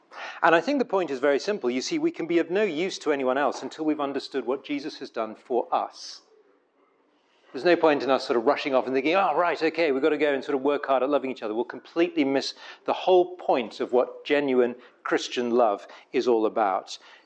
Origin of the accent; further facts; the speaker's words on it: England, United Kingdom; Yeah, it's my way of saying I am English.